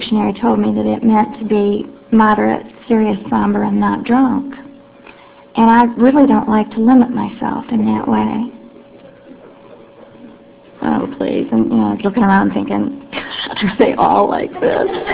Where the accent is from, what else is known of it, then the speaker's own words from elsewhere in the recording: Flint, Michigan, United States; I'm from Flint, Michigan.